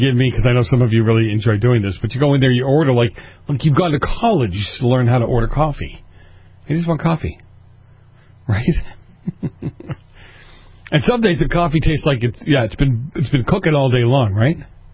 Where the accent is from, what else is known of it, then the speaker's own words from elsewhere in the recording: Boston, Massachusetts, United States; And when you look at this, in New England, in Boston, where I grew up